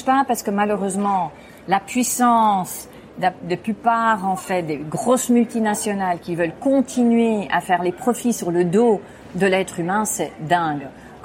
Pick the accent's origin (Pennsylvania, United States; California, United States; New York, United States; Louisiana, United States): California, United States; San Francisco; French is a second language; Moi, je viens de San Francisco